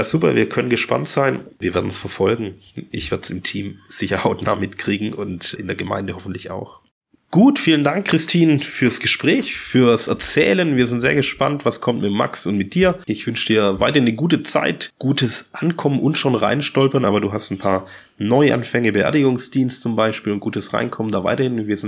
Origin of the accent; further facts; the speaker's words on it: Ulm, Baden-Württemberg, Germany; now in Waldkirch, Germany; aus meiner Heimatstadt aus Ulm.